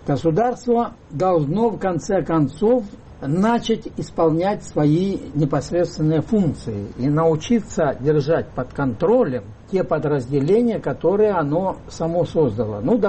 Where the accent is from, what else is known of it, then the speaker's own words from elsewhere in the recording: Dnipro, Dnipropetrovsk Oblast, Ukraine; Я сам из Днепропетровска был на выборах